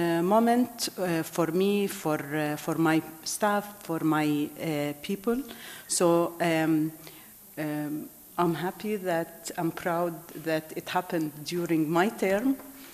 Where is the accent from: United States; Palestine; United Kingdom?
Palestine; English is a second language; moved away; I came a few weeks from Palestine, and it was like 3 years away from my country for a reason that I couldn't go.